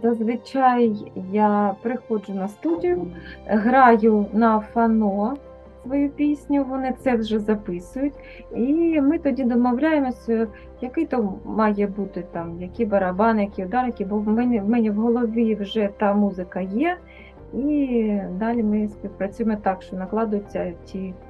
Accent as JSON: {"language": "Ukrainian", "town": "Kharkiv", "region": "Kharkiv Oblast", "country": "Ukraine", "tie": "born or raised there", "said": "я корінна харків'янка, все життя, тут і народилася, і нікуди не збираюся і виїжджати, щоб тут не скоїлося."}